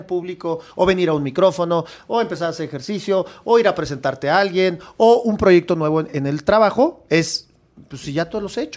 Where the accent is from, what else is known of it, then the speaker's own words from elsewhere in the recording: Chihuahua, Mexico; siempre que estamos en algún lugar y te dicen, oye, ¿de dónde eres? De Chihuahua.